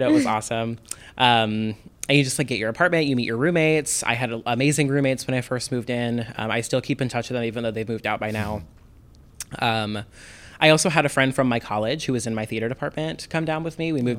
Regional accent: Tennessee, United States; It was tough because I flew here. I'm from Tennessee and my mom is, sorry, mom, she's terrified of driving.

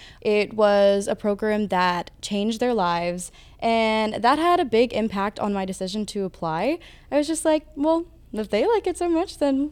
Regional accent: Kentucky, United States; I'm from Northern Kentucky. I am a resort custodian at All Star Movies.

